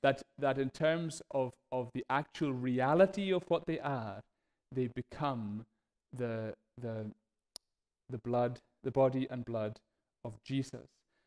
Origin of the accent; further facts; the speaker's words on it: Stornoway, Scotland, United Kingdom; now in Carloway, United Kingdom; I'm married to Una. I grew up in Stornoway. I now live in Carloway. Used to be an engineer. I'm now a minister.